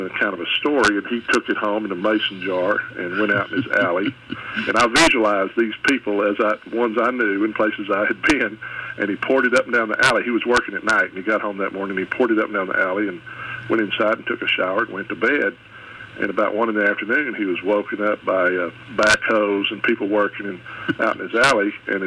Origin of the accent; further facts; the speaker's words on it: Odessa, Texas, United States; also born or lived in McCamey, Texas; I was born and raised in Odessa, Texas.